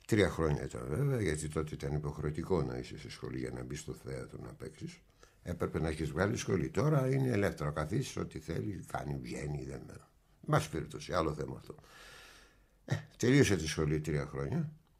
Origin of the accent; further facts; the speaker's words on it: Istanbul, Turkey; moved away as an adult; Τώρα θα μου πούνε, ξέρεις, ναι, επειδή είσαι γεννημένος Κωνσταντινούπολη, το λες αυτό.